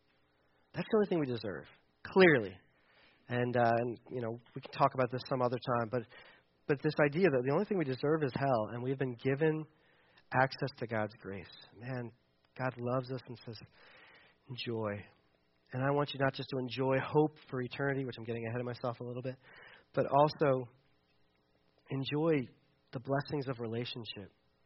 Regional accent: Delaware, United States; I grew up in Delaware.

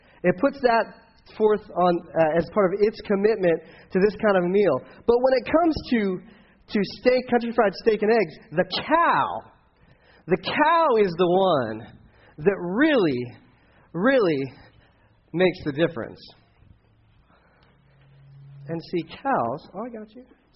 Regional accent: Delaware, United States; Where I grew up in Delaware, it was like, you know, Kendra calls it the New Jersey.

